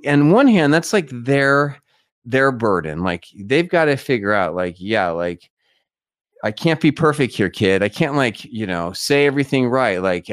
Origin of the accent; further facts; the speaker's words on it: San Diego, California, United States; And my growing up in San Diego, my step parents, we just never had ribs.